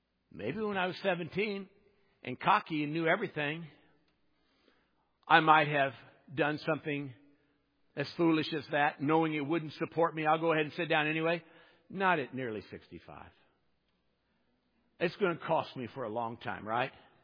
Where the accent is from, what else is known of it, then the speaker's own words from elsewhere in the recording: United States; Well, I'm an American. I go to a church. Ergo, I'm a Christian.